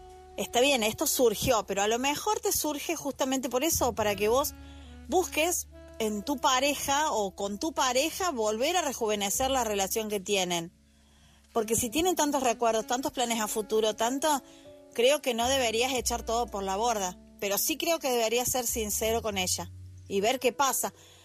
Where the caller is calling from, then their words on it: Argentina; es de Argentina.